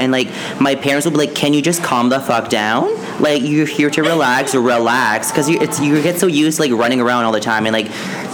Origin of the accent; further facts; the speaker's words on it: Cap-Pelé, New Brunswick, Canada; I'm from Capilet, New Brunswick. So it's a small town of 2,600 people. It's basically a French-speaking town, but everybody there is basically bilingual. It's very small. I say that it's my New Brunswick ghetto.